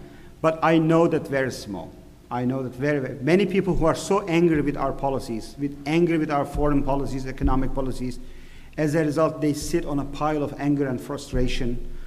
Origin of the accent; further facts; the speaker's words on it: Southeastern Anatolia, Turkey; English is a second language; My hometown is on the Syrian border, southeastern part of Turkey. It was one of the major paths of crusaders.